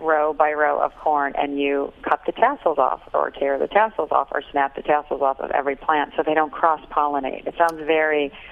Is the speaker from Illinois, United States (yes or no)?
yes; DeKalb, Illinois, United States; I am. I'm from DeKalb, which is about 60 miles straight west.